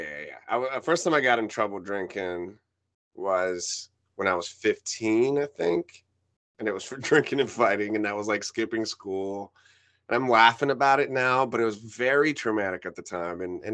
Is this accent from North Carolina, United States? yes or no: no; New York, United States; born there; I was born in New York. My mom is from Cuba. My dad was from Peru. And they spoke Spanish. So I spoke Spanish growing up.